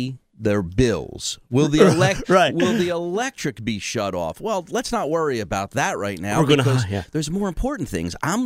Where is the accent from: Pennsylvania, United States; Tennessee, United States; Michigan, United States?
Pennsylvania, United States; Philadelphia; I grew up in Philly. I live in Philly.